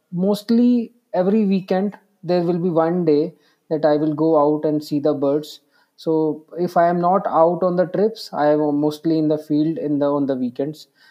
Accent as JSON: {"language": "English", "country": "India", "first_language": "Hindi", "second_language": "English", "said": "like in Hindi, in my native language, we say bird as a chidiya."}